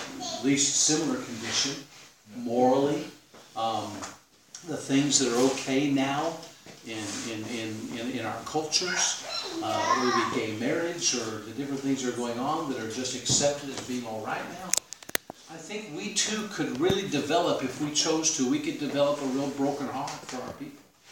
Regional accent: United States; from my perspective as an American, it breaks my heart the condition of our nation.

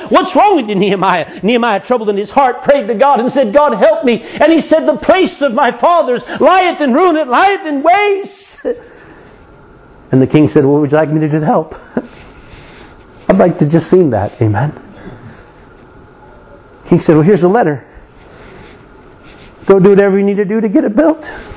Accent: United States; I'm an American. And my country's a mess not because of the politicians.

